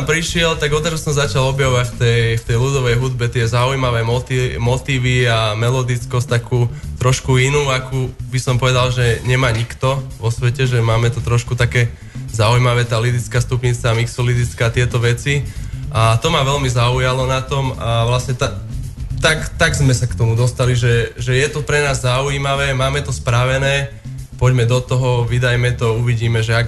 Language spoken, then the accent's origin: Slovak; Nitra, Nitra Region, Slovakia; Ja som z Nitry kvázi, aj basgitarista je z Nitry